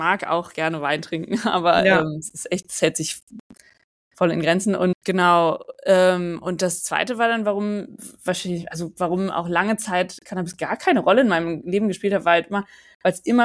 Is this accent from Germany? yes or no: yes; Cologne, North Rhine-Westphalia, Germany; ich komme ja aus Köln